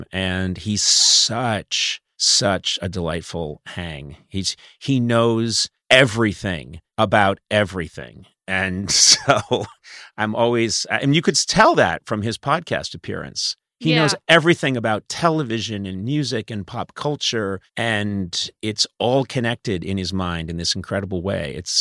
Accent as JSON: {"language": "English", "town": "Boston", "region": "Massachusetts", "country": "United States", "said": "I'm from Boston, which is, supposed to be the storied, hated rival of New York."}